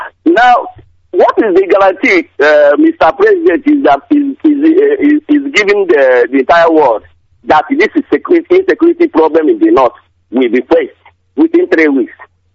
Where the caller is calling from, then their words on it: Akweze, Anambra, Nigeria; I'm calling from Akweze. Akweze is a town in Anambra State.